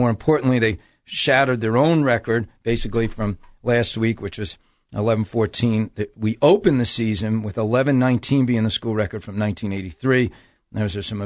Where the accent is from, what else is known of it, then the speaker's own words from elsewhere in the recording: New Jersey, United States; I was from New Jersey. Going to New York would not have been a huge deal